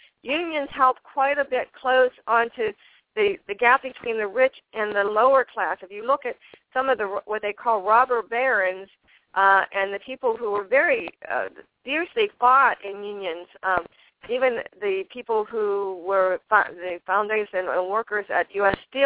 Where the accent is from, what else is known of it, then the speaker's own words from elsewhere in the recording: Pittsburgh, Pennsylvania, United States; Now, I come from Pittsburgh. We were a very strong union area